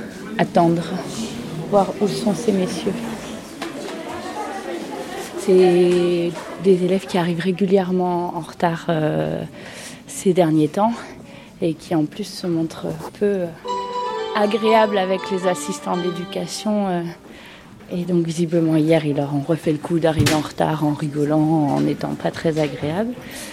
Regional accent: Nantes, Pays de la Loire, France; Je suis née à Nantes, j'ai été à Nantes jusqu'à mes études supérieures.

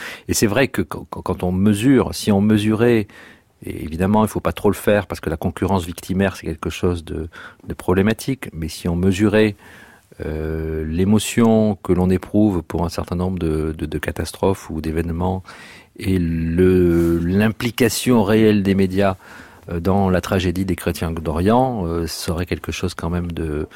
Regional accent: Toulouse, Occitanie, France; Je suis toulousain

